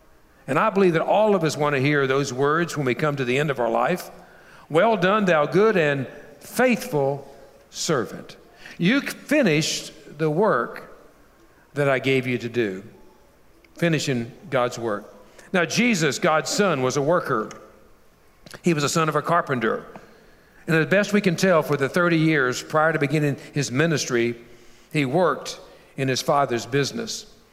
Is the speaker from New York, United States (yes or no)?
no; Kentucky, United States; And so when I talked about where my dad worked at, they said, "Unbelievable. Russell, Kentucky, Ashland, Kentucky." And my dad worked at Armco Steel. And in my community where I grew up, either you worked at the steel mill or the railroad or a chemical plant